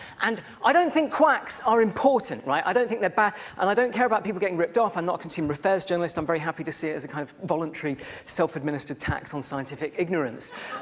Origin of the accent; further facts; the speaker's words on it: England, United Kingdom; I've brought my socially awkward demeanour, and I'm English